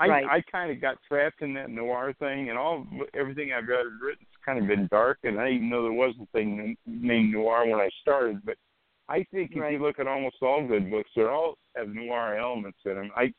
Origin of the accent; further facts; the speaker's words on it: Texas, United States; also born or lived in Louisiana; I'm from the South. I grew up in Texas and Louisiana most of my life.